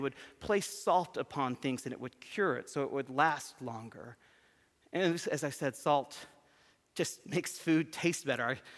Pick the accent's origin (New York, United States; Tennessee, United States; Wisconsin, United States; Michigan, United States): Tennessee, United States; I grew up near Memphis, so I get totally the context in which he lives.